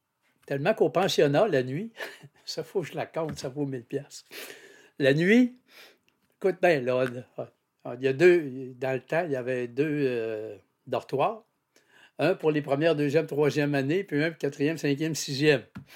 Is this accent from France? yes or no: no; Quebec, Canada; Je suis de Chibcha, au Saguenay. En fait, Chibcha, c'est voisin de Jonquière. Je suis une femme de 68 ans.